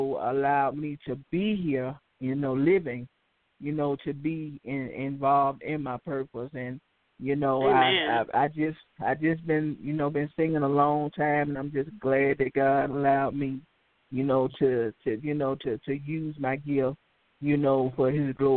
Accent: Birmingham, Alabama, United States; I'm from Birmingham, Alabama.

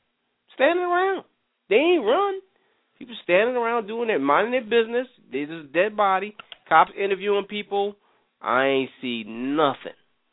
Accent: New York, United States; Growing up in New York, nobody saw anything.

